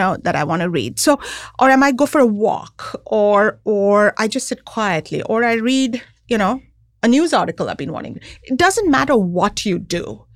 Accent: Mumbai, Maharashtra, India; I grew up in Bombay.

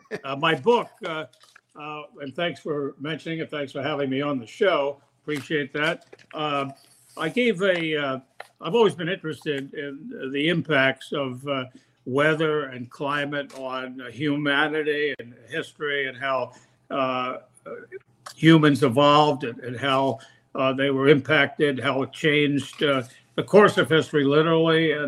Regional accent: Philadelphia, Pennsylvania, United States; Yeah, in the city of Philadelphia, and it was. When I was 3 years old, I fell in love with snow.

